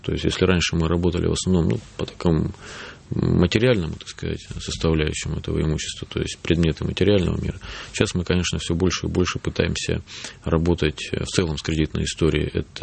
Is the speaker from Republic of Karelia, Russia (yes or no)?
yes; Republic of Karelia, Russia; Да, я родом из Карелии.